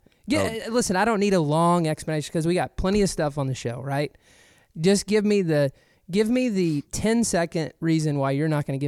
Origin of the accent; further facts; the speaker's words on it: Oklahoma, United States; I'm from Oklahoma and somewhat of a redneck, right? So we don't go to the doctor unless we're sick, right?